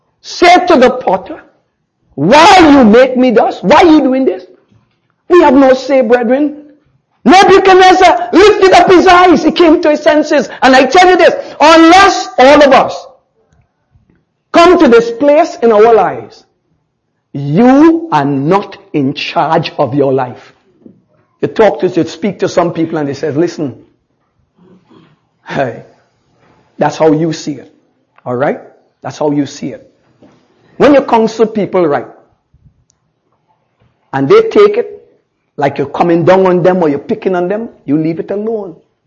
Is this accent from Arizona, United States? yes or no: no; New York, United States; also born or lived in Trinidad; now in Saint Kitts and Nevis; I was born in Trinidad. Raised in New York, I accept that. God sent me to St. Kitts, I accept that.